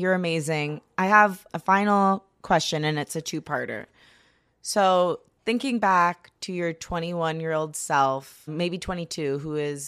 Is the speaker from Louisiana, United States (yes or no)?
no; Grosse Pointe, Michigan, United States; so I grew up in Grosse Pointe, which is like literally, I saw you every day.